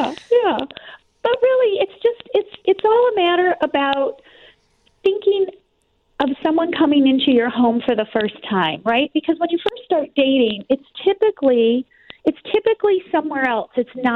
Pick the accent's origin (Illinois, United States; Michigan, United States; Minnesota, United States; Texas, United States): Illinois, United States; Deerfield; I grew up in Deerfield, so I'm a Chicago gal.